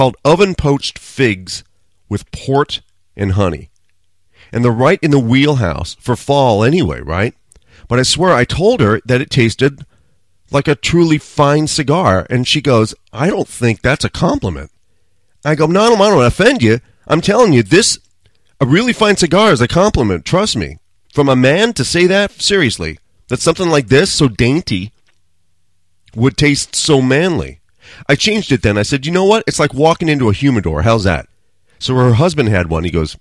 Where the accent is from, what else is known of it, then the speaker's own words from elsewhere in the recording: United States; I'm American.